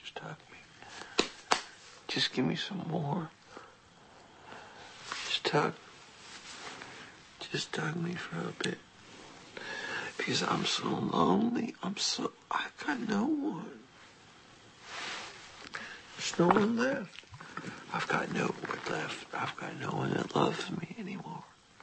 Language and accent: English; Xenia, Ohio, United States; born there; I was born right here in Xenia, Ohio, to a lesbian midwife who cut off all her hair like a bitch.